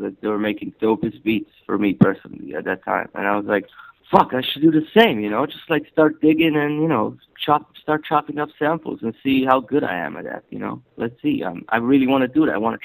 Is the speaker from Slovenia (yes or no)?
yes; Slovenia; English is a second language; I sampled a very known movie from my home country, a Slovenian movie